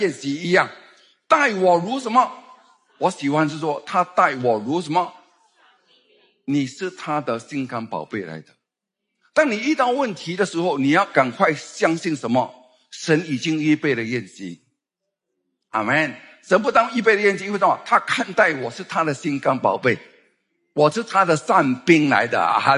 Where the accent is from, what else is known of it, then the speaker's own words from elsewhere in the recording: Singapore; 抱怨是我们新加坡人最喜欢做的啦